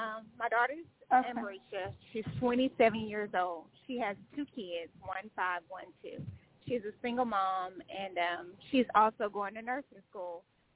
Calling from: Longview, Texas, United States; Texas. I'm sorry. Longview, Texas. It's kind of close to Tyler and Dallas.

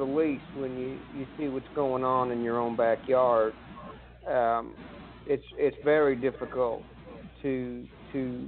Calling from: Missouri, United States; I'm calling from Missouri.

